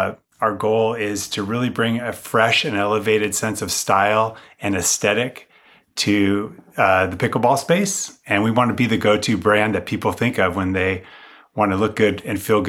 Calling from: California, United States; I am calling from the San Francisco East Bay Area.

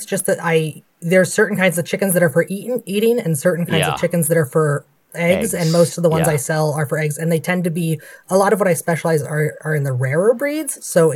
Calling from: Shingle Springs, California, United States; I'm calling from Shingle Springs, California.

